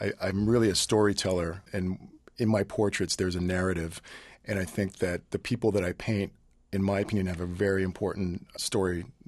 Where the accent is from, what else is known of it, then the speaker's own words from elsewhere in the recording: Canada; growing up in Canada, there was there wasn't really a lot to do because the winters were long.